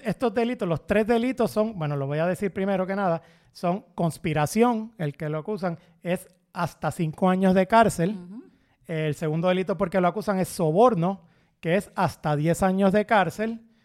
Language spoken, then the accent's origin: Spanish; Puerto Rico; a mí como abogado aquí, como abogado puertorriqueño